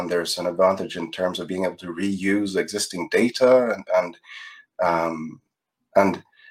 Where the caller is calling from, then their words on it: Jönköping, Jönköping County, Sweden; I'm calling from Jönköping University, Sweden, where I am an assistant professor working on ontologies and ontology engineering.